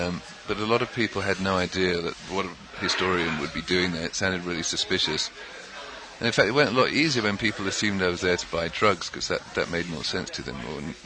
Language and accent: English; England, United Kingdom